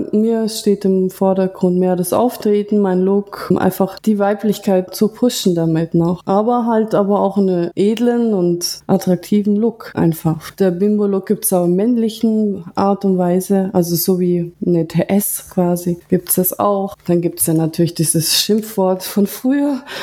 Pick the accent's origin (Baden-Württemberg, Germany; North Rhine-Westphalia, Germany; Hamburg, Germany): Baden-Württemberg, Germany; Ulm; Ich bin aus Deutschland, aus Ulm, bin 28